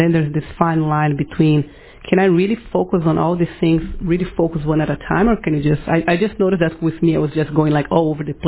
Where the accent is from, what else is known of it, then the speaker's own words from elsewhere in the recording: Brazil; English is a second language; You guys probably noticed from my accent, I'm from Brazil, so English is actually my third language